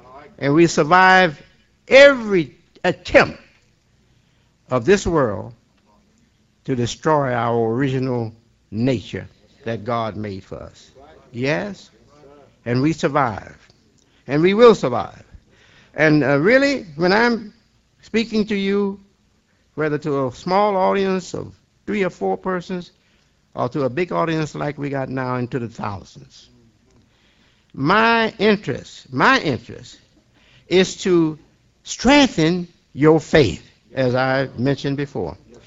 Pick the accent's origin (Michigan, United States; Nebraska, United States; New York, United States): Michigan, United States; Detroit; born there; I was born in 1933 in Detroit, Michigan, about a year or so after my mother and my father had accepted to be Muslims.